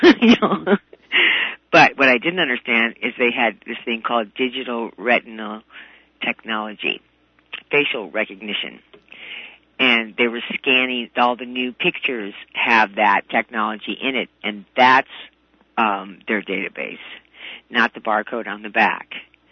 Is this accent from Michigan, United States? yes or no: no; Wisconsin, United States; born there; I was born in Wisconsin, and my birth certificate in Wisconsin was with the Bureau of Vital Statistics.